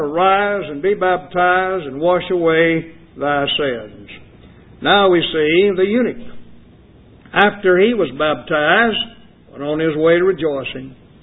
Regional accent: Allen, Oklahoma, United States; born there; Incidentally, I was born in Oklahoma, not Texas, Allen, Oklahoma.

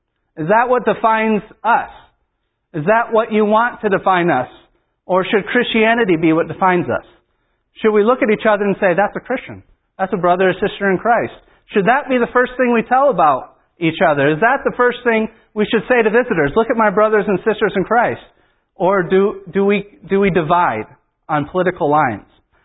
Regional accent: New York, United States; moved away; Well, when I grew up in New York, there was this park, and it was called Allen Park.

